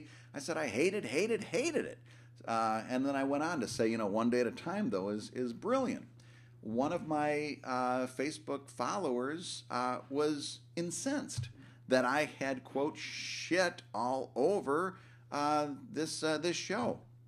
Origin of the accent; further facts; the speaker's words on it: Philadelphia, Pennsylvania, United States; I call them Jimmy's, but I'm from Philadelphia, so we call them Jimmy's here.